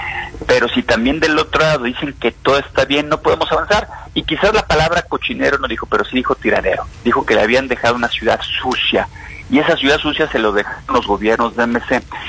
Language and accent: Spanish; Guadalajara, Jalisco, Mexico; Ese es el gran reto que tenemos como tapatíos